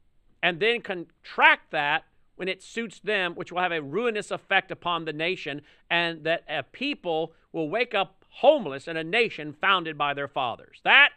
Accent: Tennessee, United States; Andrew Jackson, from my home state of Tennessee.

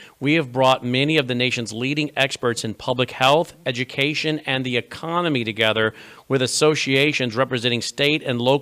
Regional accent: Jackson, Mississippi, United States; born there; I was born in Jackson, Mississippi. It's about 5 miles from where I live.

